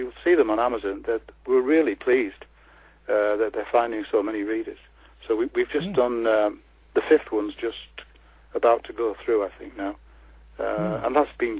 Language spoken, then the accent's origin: English; Leeds, Yorkshire and the Humber, United Kingdom; I come from Leeds, as I said, so, and I've worked in West Yorkshire